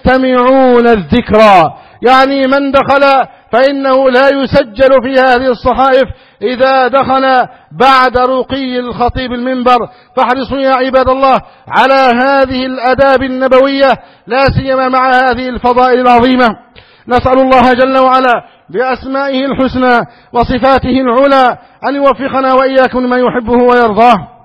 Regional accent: Egypt; اللهم احفظ بلدنا مصر من أعداء الداخل والخارج

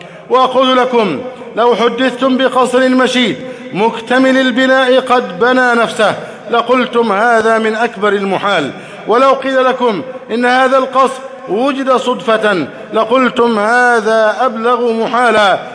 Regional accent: Egypt

